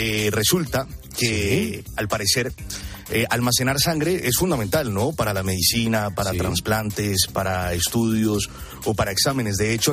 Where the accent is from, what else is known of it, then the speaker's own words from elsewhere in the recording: Colombia; now in Madrid, Spain; El día de hoy te quiero traer un artista de mi tierra que prepara una gira por territorio español. Se trata